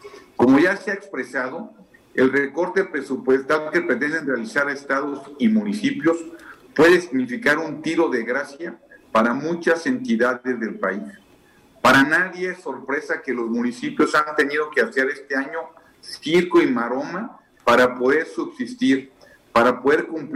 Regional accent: Mexico

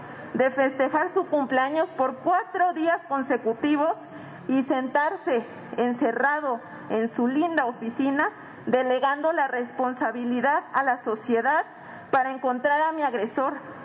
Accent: Oaxaca, Mexico; Yo soy orgullosamente oaxaqueña

